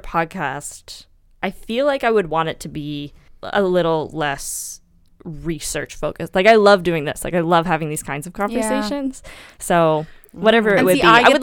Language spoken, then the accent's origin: English; Dartmouth, Nova Scotia, Canada; We grew up on Cromarty Street. Or Pleasant Street in Dartmouth.